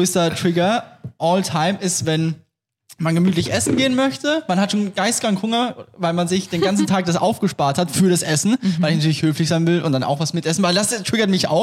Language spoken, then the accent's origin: German; Austria; ich bin Österreicher